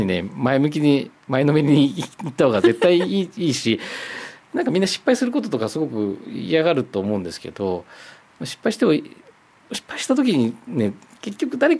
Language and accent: Japanese; Sagamihara, Kanagawa, Japan; 私ここ生まれ育ちなんで相模原で、